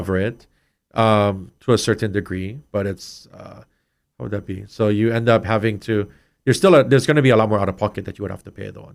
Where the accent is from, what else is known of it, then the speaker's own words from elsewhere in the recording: Hawaii, United States; And I'm from Big Island too